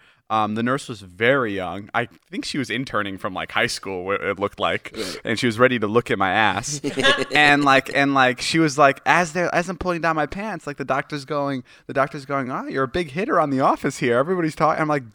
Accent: Chicago, Illinois, United States; I fucking love pizza. I'm from Chicago, and it means a lot to me.

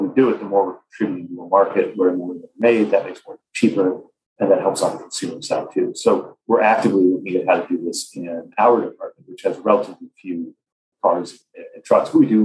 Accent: South Bend, Indiana, United States; My hometown of South Bend was a company founded for Studebaker back when that was a major automaker

